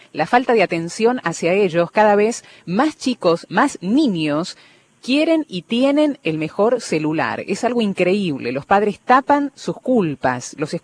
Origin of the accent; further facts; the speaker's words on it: Santa Fe, Argentina; soy de Santa Fe.